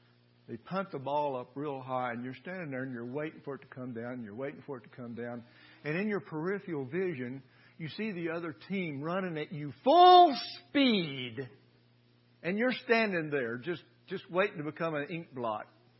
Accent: Oklahoma, United States; And I grew up in Oklahoma. And in Oklahoma, all the boys in school, well, you either played football or you took home ec.

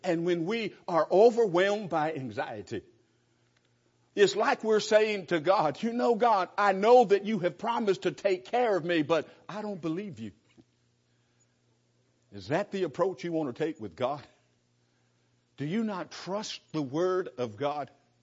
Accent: Santa Monica, California, United States; When I was a boy, I grew up in Santa Monica, California, and there was a bully in my neighborhood.

